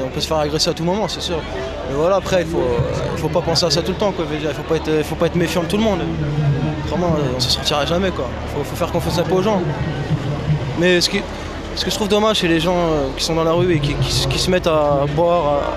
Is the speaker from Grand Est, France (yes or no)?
yes; Nancy, Grand Est, France; Moi, j'ai 25 ans, je viens de Nancy.